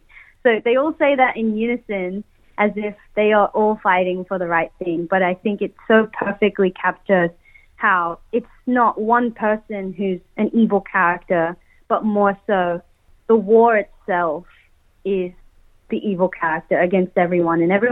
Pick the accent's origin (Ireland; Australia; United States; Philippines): Philippines; And it means so much for me to stand there as a Filipino girl because of that connection that we all have to the show.